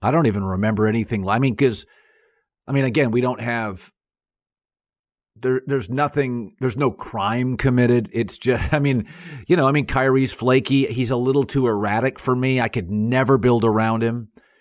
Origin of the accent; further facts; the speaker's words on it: West Coast, United States; So I grew up in the West Coast, Michael, and the West Coast, for whatever reasons, is not as combative.